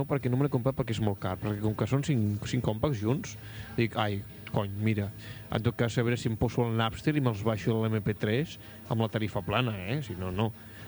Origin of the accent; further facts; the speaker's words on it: Catalonia, Spain; Viste que yo soy catalán, pero como que soy fan